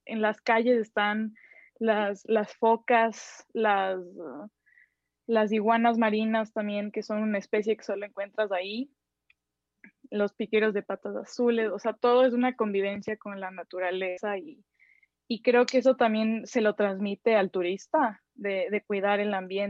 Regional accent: Ecuador; yo como ecuatoriana no podría ir a vivir a Galápagos.

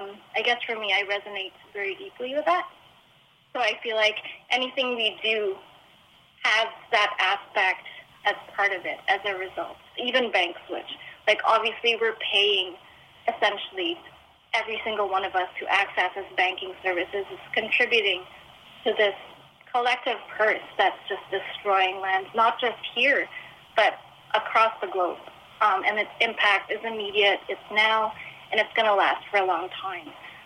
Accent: Philippines; born there; I was born in the Philippines, and I had learned very early on that, you know, my country was rich in resources

